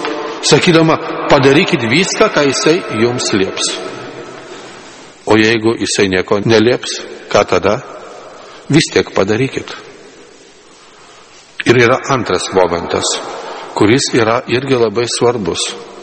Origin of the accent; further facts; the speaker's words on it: Vilnius, Vilnius County, Lithuania; Aš esu vilnietis